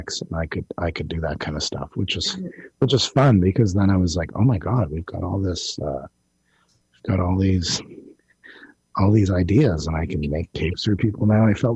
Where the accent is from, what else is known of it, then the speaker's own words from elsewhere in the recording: Stittsville, Ontario, Canada; I grew up in Stittsville, but my father was from Quebec City.